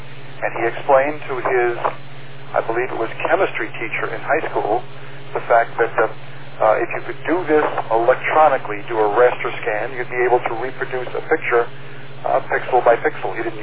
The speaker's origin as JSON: {"language": "English", "town": "Middle Island", "region": "New York", "country": "United States", "tie": "born or raised there", "said": "started doing television repair for the people in my hometown, which was Middle Island. I was the only repair person in the town."}